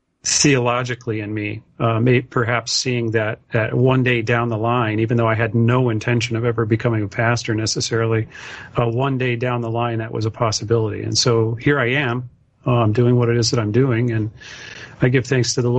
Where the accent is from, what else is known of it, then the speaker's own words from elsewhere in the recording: Illinois, United States; now in Michigan, United States; And so I moved to Michigan. I grew up in Illinois, went to university in Illinois